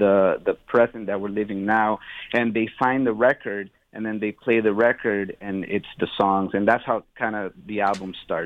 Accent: Colombia; In Colombia, I never took formal music lessons. It was more things that I picked up by ear.

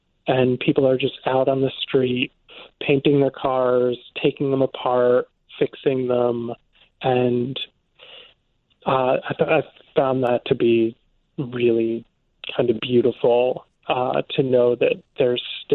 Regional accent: New York, United States; Very friendly to me as an American, especially so as a New Yorker.

